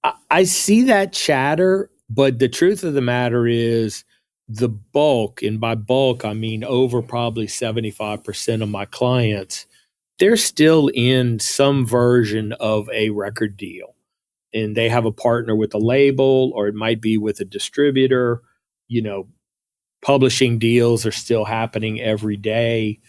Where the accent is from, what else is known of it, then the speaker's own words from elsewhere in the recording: Lafayette, Louisiana, United States; I grew up in Lafayette, Louisiana, which is Cajun Creole country.